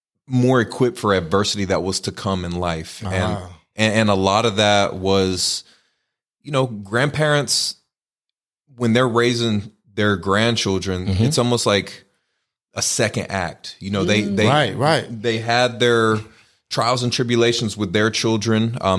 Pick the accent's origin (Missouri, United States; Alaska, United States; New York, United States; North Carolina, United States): North Carolina, United States; Clayton; You know, I was raised in Clayton, North Carolina. This was almost 35 years ago, whenever I was born.